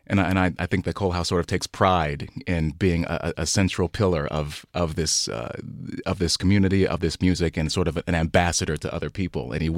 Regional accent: Virginia, United States; what's going on down there in Virginia, my home state, by the way.

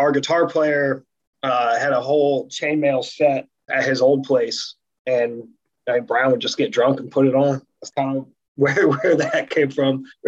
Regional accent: Ohio, United States; Oh, well, I'm from Ohio too. I think that maybe runs a little deeper with me.

